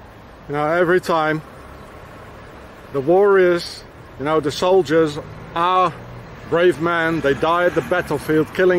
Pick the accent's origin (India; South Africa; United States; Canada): South Africa; I'm South African, so yeah